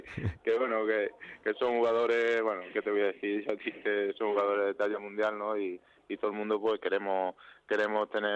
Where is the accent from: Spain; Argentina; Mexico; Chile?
Spain; Montijo, Extremadura; De Montijo.